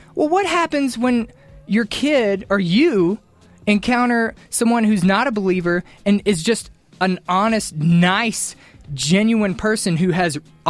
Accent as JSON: {"language": "English", "country": "United Kingdom", "accent": "British", "said": "Because of my British accent."}